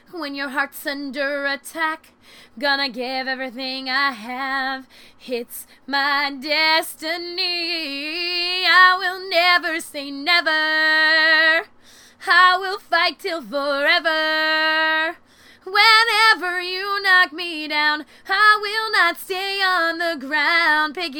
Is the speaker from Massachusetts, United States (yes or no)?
yes; Boston, Massachusetts, United States; I'm 21 years old, and I'm from Boston, Massachusetts